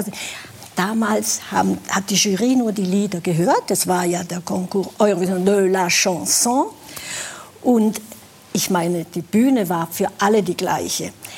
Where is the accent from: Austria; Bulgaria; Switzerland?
Switzerland; ich habe die Schweiz, meine Heimat, ich habe ja zwei, ich fühle mich als Schweizerin mit italienischem Blut in den Adern